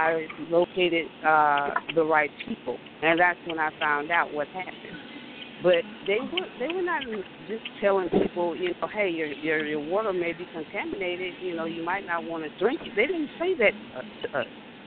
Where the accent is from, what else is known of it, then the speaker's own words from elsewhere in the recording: Montgomery, Alabama, United States; I'm from Montgomery, Alabama.